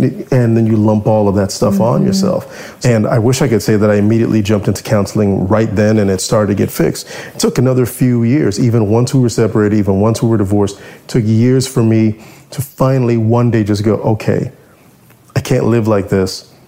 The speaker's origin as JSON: {"language": "English", "town": "Orlando", "region": "Florida", "country": "United States", "tie": "born or raised there", "said": "I grew up in Orlando, Florida, okay. In a neighborhood called Tangelo Park. I'm predominantly Black neighborhood, lower middle class"}